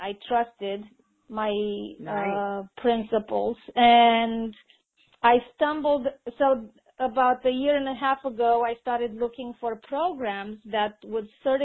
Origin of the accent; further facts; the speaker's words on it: Romania; I'm originally from Romania.